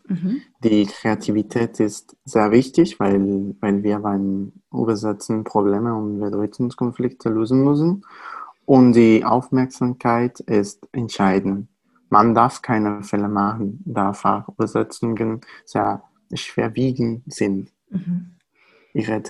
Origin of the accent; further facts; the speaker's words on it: Spain; German is a second language; Es gibt Fachwörter im Spanischen, das ich selbst als Spanier nicht kenne.